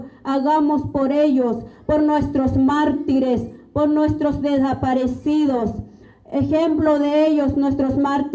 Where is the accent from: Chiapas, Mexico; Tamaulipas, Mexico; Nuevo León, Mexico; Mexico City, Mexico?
Chiapas, Mexico; Acteal; Ejemplo están los mártires de Acteal, que de donde soy, soy reviviente de la masacre de Acteal.